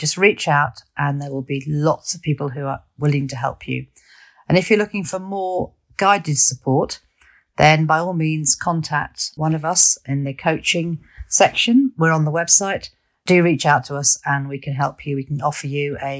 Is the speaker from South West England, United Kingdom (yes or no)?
yes; South West England, United Kingdom; I'm from Wiltshire.